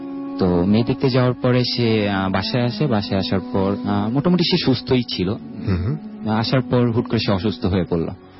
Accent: Narayanganj, Dhaka Division, Bangladesh; নারায়ণগঞ্জ ফতুল্লা লালপুর থেকে এসেছি।

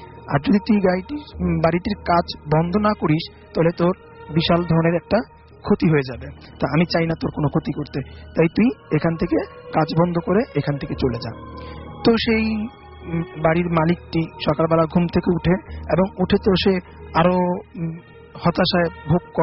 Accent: Mohammadpur, Dhaka Division, Bangladesh; মোহাম্মদপুর থেকে এসেছি।

